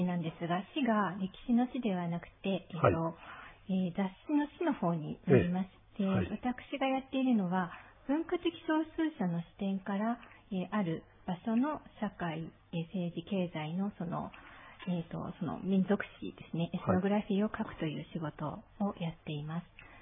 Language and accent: Japanese; Kanagawa, Japan; also born or lived in Sapporo / Fukushima; その後は、はい、父の仕事の関係で福島県に5歳までおりまして、はい、さらに神奈川県にあの移動しまして、はい、ずっと神奈川で育ちました